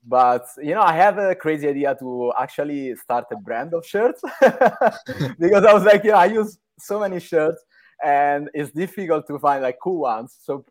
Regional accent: Rome, Lazio, Italy; also born or lived in New York, United States; So as you mentioned, I'm Italian, born and raised in Rome. I got part of my education in Italy, part of my education in the States, in New York.

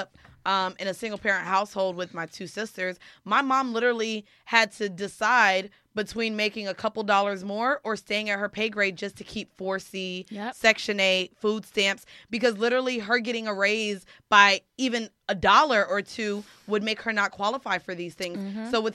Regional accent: Florida, United States; I'm from Florida and we say hunching.

